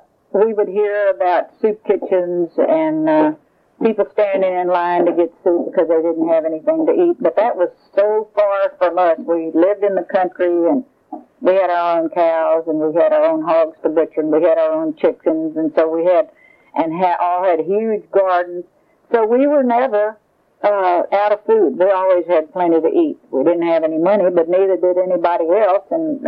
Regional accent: Texas, United States; born there; I was born on November the 25th in 1924 in Lavaca County.

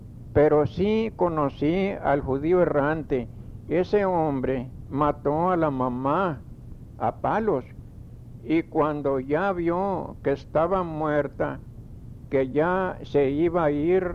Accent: Méndez, Tamaulipas, Mexico; De mi pueblo, que se llama Méndez, a 30 millas de allí hay otro pueblo que se llama Burgos.

